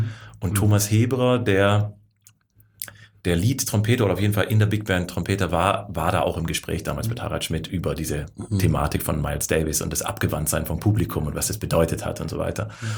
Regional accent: Böblingen, Baden-Württemberg, Germany; born there; geboren in Böbling. Ich bin der geborene Handschlag zwischen Sindelfingen und Böbling.

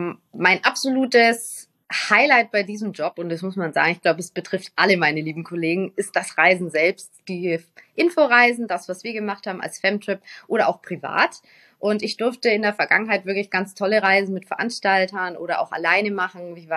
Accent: Brazil; Brasilien, ich komme aus Brasilien, da würde ich mich nicht ins Auto setzen, bin ich ehrlich.

